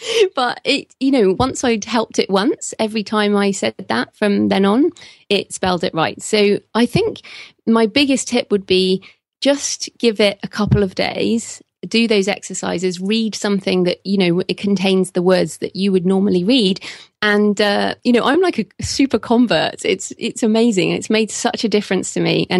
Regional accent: England, United Kingdom; And, you know, I'm English.

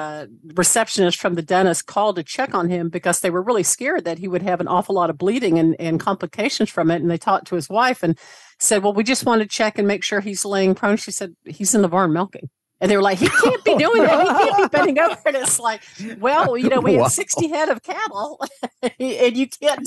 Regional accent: the South, United States; accent: Southern; because I worked so long to get rid of my Southern accent.

